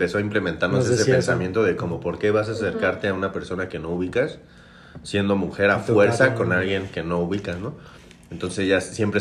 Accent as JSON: {"language": "Spanish", "country": "Mexico", "said": "Pero es cierto que nosotros como mexicanos somos como de mucho apapacho, ¿no?"}